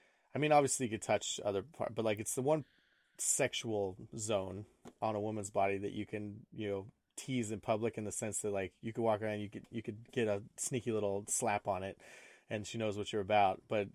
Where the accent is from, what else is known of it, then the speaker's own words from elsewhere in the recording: Las Vegas, Nevada, United States; And I remember growing up in Vegas, like everybody was, well, I'm sure it's still this way, but everybody was super fake.